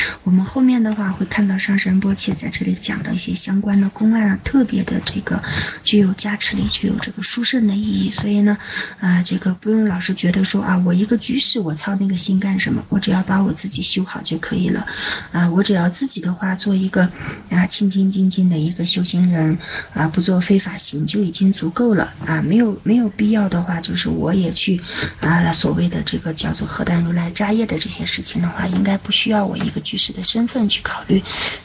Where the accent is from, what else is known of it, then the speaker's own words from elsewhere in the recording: China; 我们中国人有一句俗语叫做天下兴亡匹夫有责